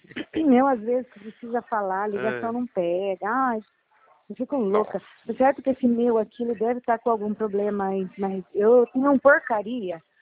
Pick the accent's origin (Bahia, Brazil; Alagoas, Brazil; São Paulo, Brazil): São Paulo, Brazil; Nova Odessa; Nova Odessa